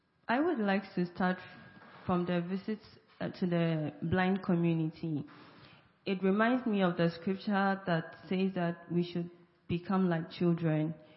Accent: Ghana; and I'm from Ghana.

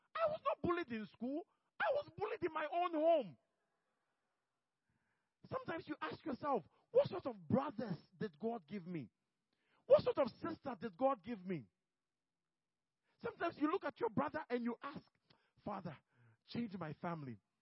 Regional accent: Ghana; for many of you that don't know, I'm Ghanaian. Although some people think I'm Indian, I'm Ghanaian.

